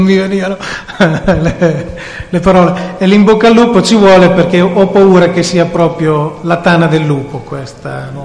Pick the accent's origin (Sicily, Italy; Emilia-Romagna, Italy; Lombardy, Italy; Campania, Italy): Emilia-Romagna, Italy; Perticara; io sono di Perticara